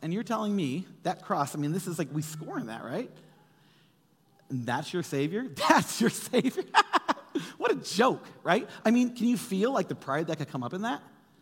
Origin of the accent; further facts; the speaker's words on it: United States; like, I'm American, right?